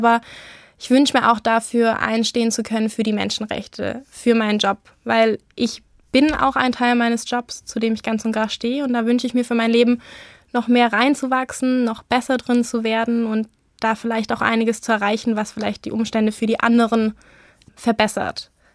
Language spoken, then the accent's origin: German; Metzingen, Baden-Württemberg, Germany; ich komme aus der Metzinger Gegend